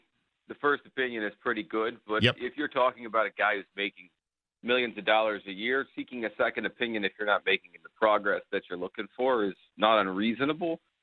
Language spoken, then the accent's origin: English; Philadelphia, Pennsylvania, United States; I would, as a Philadelphian, I would take a little bit of offense to that.